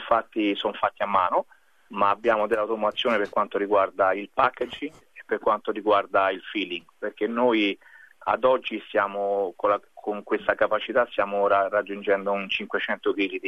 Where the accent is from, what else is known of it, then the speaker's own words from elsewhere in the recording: Rome, Lazio, Italy; now in Australia; io invece sono romano, ma con genitori siciliani. Quindi c'è sempre, nel mio sangue c'è sempre la Sicilia.